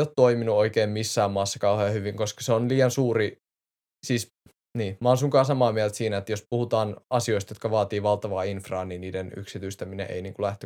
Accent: Helsinki, Uusimaa, Finland; born there; Mä oon syntynyt Helsingissä kuitenkin.

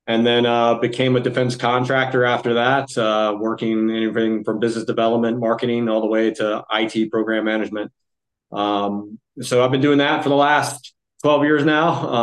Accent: Virginia, United States; Yeah. So I grew up here in Virginia, pretty much my whole life.

